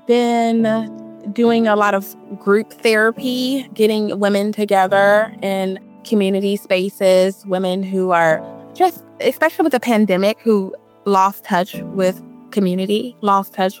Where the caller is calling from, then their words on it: Nashville, Tennessee, United States; I am calling from Nashville, Tennessee.